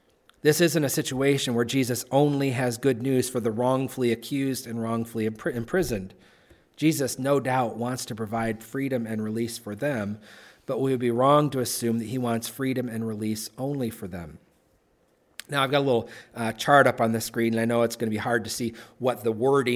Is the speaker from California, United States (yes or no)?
no; Tampico, Illinois, United States; in 1984 during the presidency of Tampico's claim to fame, my hometown, Ronald Reagan.